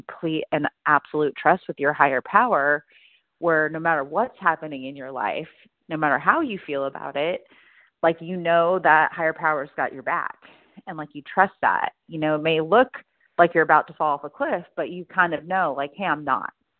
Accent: Oregon, United States; I'm from Oregon.

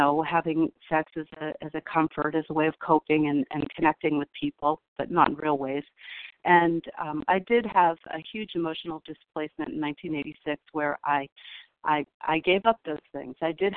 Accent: California, United States; born there; I was born in California

